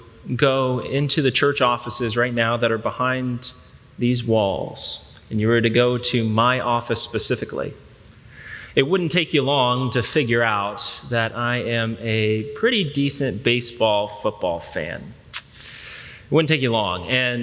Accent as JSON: {"language": "English", "town": "Cincinnati", "region": "Ohio", "country": "United States", "tie": "born or raised there", "said": "To say, in fact, if, in my hometown of Cincinnati, that jersey, that team was a laughingstock."}